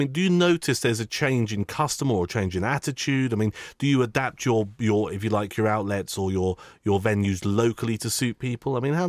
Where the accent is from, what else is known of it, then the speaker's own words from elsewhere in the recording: England, United Kingdom; now in Liverpool, United Kingdom; I come from the South Coast, and we all do, actually, on this particular show this weekend.